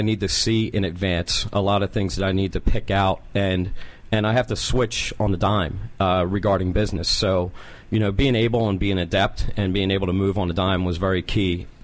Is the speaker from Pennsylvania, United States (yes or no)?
yes; Springfield, Pennsylvania, United States; I grew up outside of Philadelphia, Springfield, Delaware County.